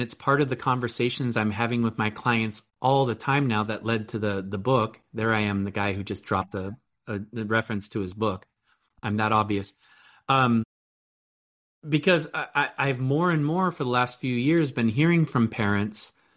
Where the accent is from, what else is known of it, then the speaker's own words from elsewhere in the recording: California, United States; But, like, I grew up in Silicon Valley.